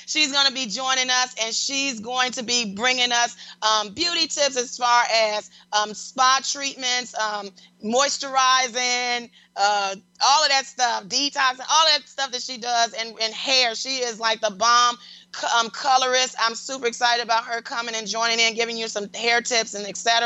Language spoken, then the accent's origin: English; Detroit, Michigan, United States; So January 12th, Detroit, I will be in your city. Super excited, my hometown.